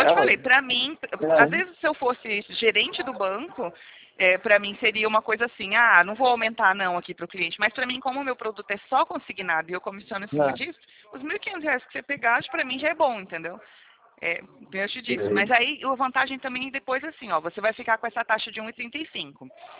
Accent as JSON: {"language": "Portuguese", "town": "Presidente Prudente", "region": "São Paulo", "country": "Brazil", "said": "eu não fico aí. Eu fico em Presidente Prudente. Olha só de onde eu sou. É longe. É São Paulo."}